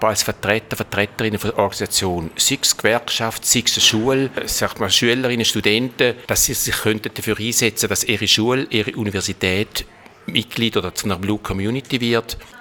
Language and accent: German; Thurgau, Switzerland; Ich habe einen kleinen Bauernhof im Thurgau oder dort, wo ich aufgewachsen bin